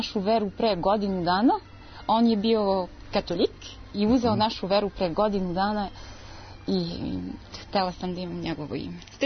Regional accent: Pirot, Pirot District, Serbia; born there; Ja sam rođena u Pirotu. Majka mi iz Beograda, otac iz Pirota.

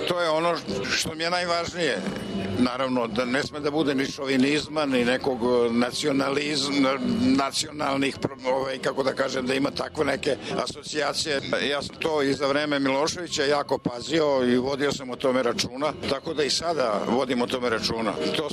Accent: Čačak, Šumadija and Western Serbia, Serbia; pošto sam ja Čačanin, rođen sam u Čačkoj

